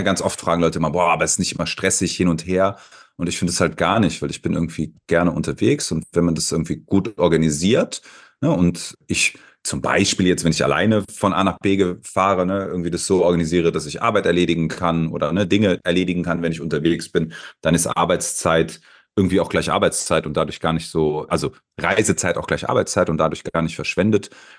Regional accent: Cologne, North Rhine-Westphalia, Germany; also born or lived in Spain; bin Kölner, habe die letzten 4 Jahre in Spanien gelebt, bin jetzt wieder in Kölle

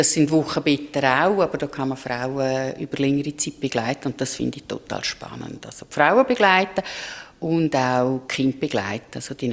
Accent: Chur, Graubünden, Switzerland; Ich bin in Chur aufgewachsen, mit vielen Geschwistern.

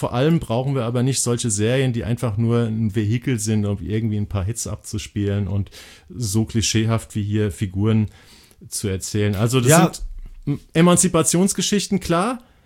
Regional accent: Hesse, Germany; Ich komme aus Hessen.

